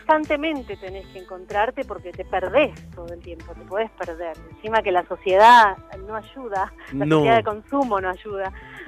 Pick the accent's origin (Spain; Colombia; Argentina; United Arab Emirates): Argentina; Florida, Buenos Aires Province; also born or lived in Europe; now in Córdoba, Argentina; Hice el colegio en Florida, que es el conurbano, es ahí